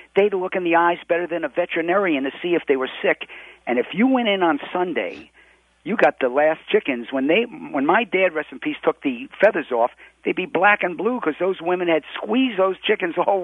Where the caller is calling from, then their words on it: Hollywood, Florida, United States; I'm calling actually from Hollywood, Florida.